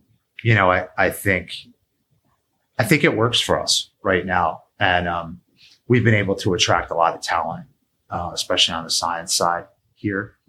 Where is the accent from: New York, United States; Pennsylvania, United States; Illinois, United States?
New York, United States; I'm a New Yorker. I went to college in the Bronx, you know, so I like cities